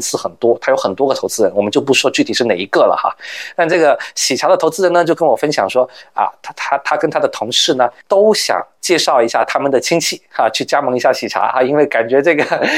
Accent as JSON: {"language": "Chinese", "country": "China", "said": "我们中国人其实呢"}